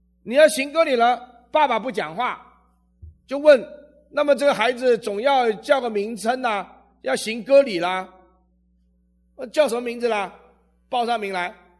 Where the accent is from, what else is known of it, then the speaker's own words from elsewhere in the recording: China; 我们不是犹太人，我们是中国人啊。